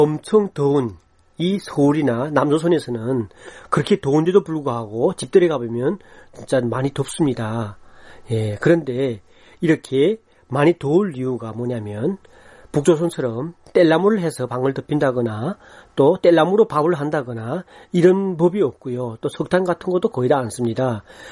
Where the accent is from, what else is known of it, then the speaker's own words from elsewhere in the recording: North Korea; 우리 탈북자들 보통 살고 있는 두 칸짜리 아파트에서는 한 달에 나가는 돈이 보통 5만부터 6만 원 정도